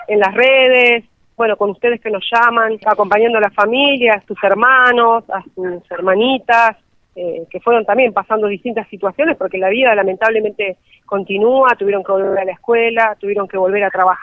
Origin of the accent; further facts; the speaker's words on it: Buenos Aires, Argentina; now in La Paz, Argentina; yo vivo en La Paz, yo soy de Buenos Aires, pero hace 9 años que vivo en La Paz y tengo un comercio frente a la policía de La Paz.